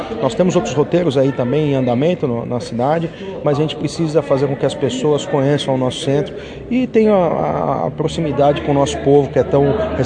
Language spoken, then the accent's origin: Portuguese; São Roque, São Paulo, Brazil; Sou de São Roque, sou nascido e criado em São Roque.